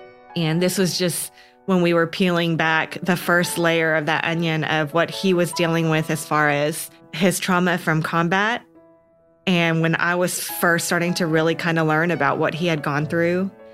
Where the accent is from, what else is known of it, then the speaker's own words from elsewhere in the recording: College Station, Texas, United States; I'm from College Station, Texas. And so that has kind of been my dream college.